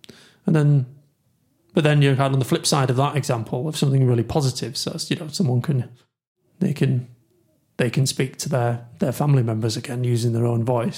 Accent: United Kingdom; I'm British, so it takes about 100 years for us to adapt to anything, doesn't it?

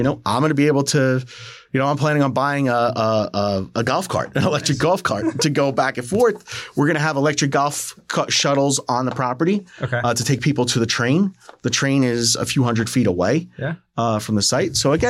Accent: Staten Island, New York, United States; also born or lived in New Jersey; So I grew up in Staten Island, New York, and it was just a natural kind of migration pattern, you know, to New Jersey.

